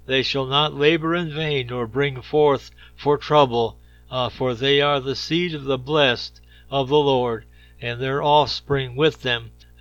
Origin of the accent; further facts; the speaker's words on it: Detroit, Michigan, United States; You know, as a youngster growing up in Detroit, we had a place that was nearby called Dearborn, Michigan